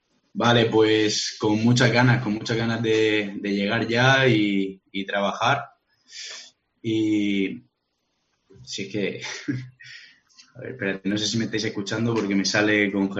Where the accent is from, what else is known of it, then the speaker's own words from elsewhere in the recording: Cartagena, Region of Murcia, Spain; Sí, soy de Cartagena, de toda la vida. Nací aquí.